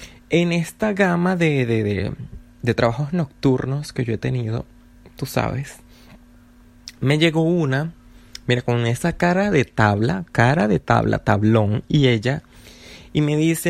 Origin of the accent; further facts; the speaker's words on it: Venezuela; accent: Venezuelan; ¿Será que porque yo tengo la tonada venezolana, no me entienden o simplemente deciden no entender?